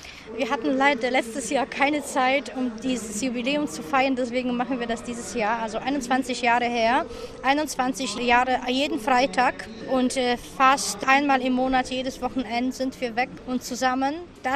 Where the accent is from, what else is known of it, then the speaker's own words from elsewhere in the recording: Opole Voivodeship, Poland; Wir kommen aus einem ganz kleinen Ort, es heißt Deloken, in Oberschlesien, im grünen Oberschlesien, also im Oppelner Land.